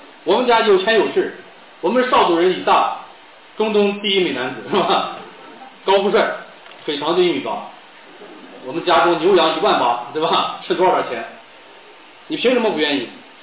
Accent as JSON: {"language": "Chinese", "country": "China", "said": "我们中国人所说的天作之合是什么意思呢？"}